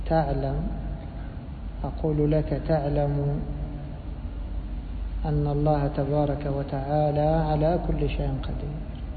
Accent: Egypt; بل هذا مشهور في بلادنا مصر وأنا منهم

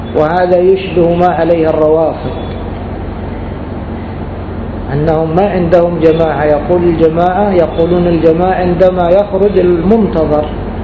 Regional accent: Egypt; فنحن هنا في بلادنا مصر لنا إمام وحاكم، ونحن في جماعته

